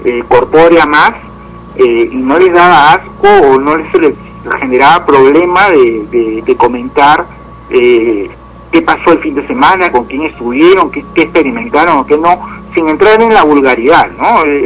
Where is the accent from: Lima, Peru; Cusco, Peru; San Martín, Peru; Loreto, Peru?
Lima, Peru; De pronto es por lo que ella es de acá de Arequipa, yo soy de Lima